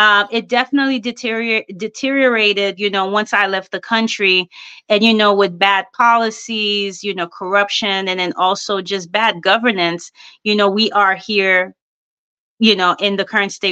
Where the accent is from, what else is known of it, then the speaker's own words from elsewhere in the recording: Haiti; I was born in the States, but I grew up in a small island. And growing up on that island definitely shaped who I am.